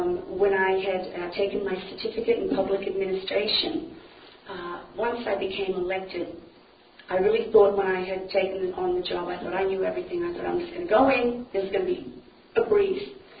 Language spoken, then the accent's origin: English; Australia; Originally, as I stated earlier, I'm from Australia.